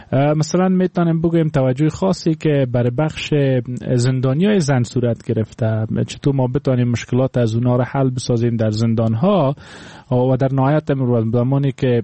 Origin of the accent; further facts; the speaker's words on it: Afghanistan; همه ما افغان هستیم، از همین جامعه افغانی هستیم